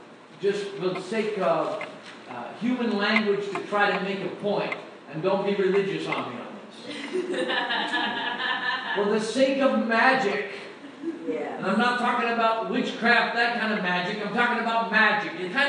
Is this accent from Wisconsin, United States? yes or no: yes; Wisconsin, United States; I grew up in Wisconsin in the U.S. on a dairy farm